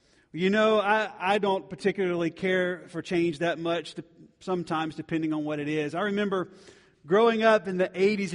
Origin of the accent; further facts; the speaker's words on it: Georgia, United States; I grew up in Georgia and south of Atlanta. And Atlanta that's where Coca-Cola was made.